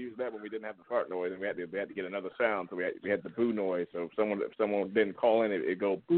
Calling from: Virginia, United States; I'm from Tulane, and I'm coming out of Virginia.

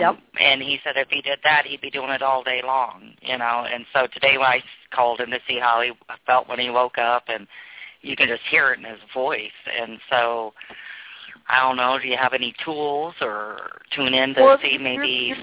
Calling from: Iowa, United States; I'm calling from Iowa.

